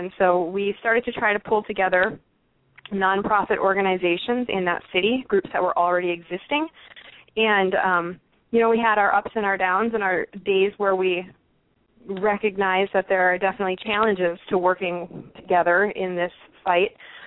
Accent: Duluth, Minnesota, United States; about 5 to 6 years of work in my hometown of Duluth, Minnesota.

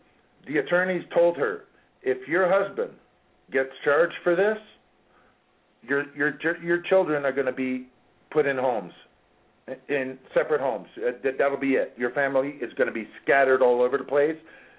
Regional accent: Windsor, Ontario, Canada; also born or lived in Paris, France / Quebec; I was born in Paris, France. He was in Interpol in Rome when I was born. And then we moved to Quebec, and then we moved to Windsor, Ontario.

